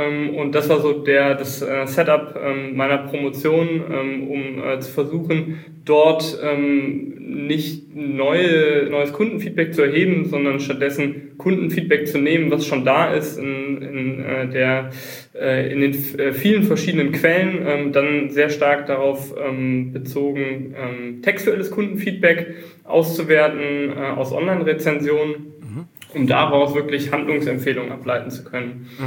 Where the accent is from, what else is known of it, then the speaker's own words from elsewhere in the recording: Düsseldorf, North Rhine-Westphalia, Germany; now in Mannheim, Germany; Ich bin ursprünglich Düsseldorfer, aber seit, wie man es hier im Hintergrund sieht, 13 Jahren Mannheimer, wo wir auch mit Mara sitzen. Bin ursprünglich mit der Idee hier hingekommen, nur kurz zu bleiben und dann doch länger hingeblieben.